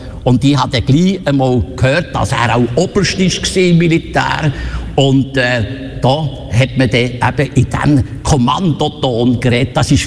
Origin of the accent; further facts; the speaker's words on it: Bern, Switzerland; ich als Berner Bub mit meiner unglaublichen Sprachbegabung, ich konnte die Zürichdeutsch nicht mehr können.